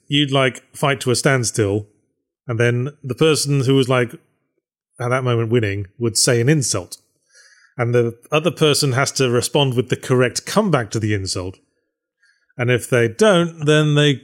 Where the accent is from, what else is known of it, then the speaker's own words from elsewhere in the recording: United Kingdom; Yes, I was a big fan of Red Dwarf growing up, because I'm British and it's the law.